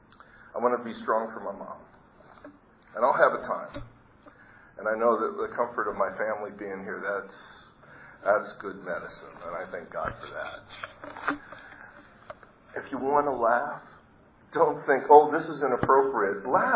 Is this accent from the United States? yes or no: no; Philippines; Oh, wait a minute, I'm not hairy-chested, I'm Filipino. I was a Navy diver